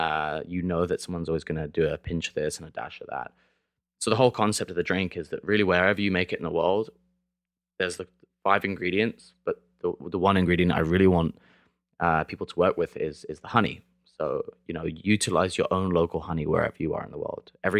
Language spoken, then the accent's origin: English; Brighton, South East England, United Kingdom; South Coast, Brighton.